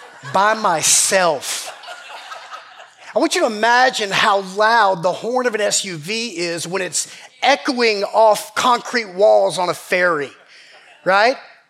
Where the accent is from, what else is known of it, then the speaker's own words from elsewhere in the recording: Georgia, United States; sorry, I'm from Georgia. I don't even know what that means.